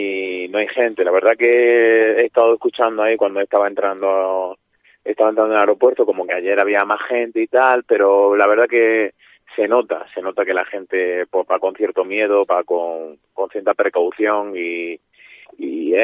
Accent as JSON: {"language": "Spanish", "country": "Spain", "moved": "as an adult", "lives_now": "Prague, Czech Republic", "said": "En el equipo solo estamos tres extranjeros, somos tres españoles."}